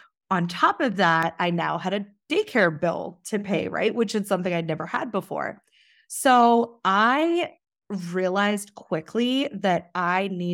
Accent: Sheffield, Yorkshire and the Humber, United Kingdom; born there; I was born in Sheffield in England, and I was literally in the salon when I was 2 weeks old.

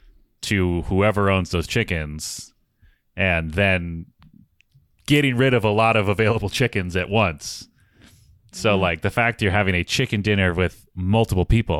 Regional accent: Minnesota, United States; I grew up Protestant in Minnesota, so I don't think so.

